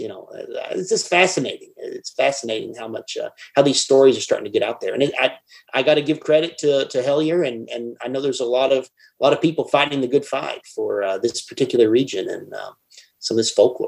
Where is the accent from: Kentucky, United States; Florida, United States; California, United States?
Kentucky, United States; Somerset; I said, well, I'm from Somerset, Kentucky.